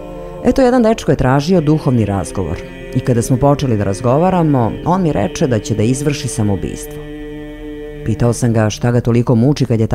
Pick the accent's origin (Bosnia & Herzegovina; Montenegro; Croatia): Croatia; Bjelovar, Bjelovar-Bilogora County; Ja dolazim iz Bjelovara, grada koji se nalazi u blizini manastira Lepavine.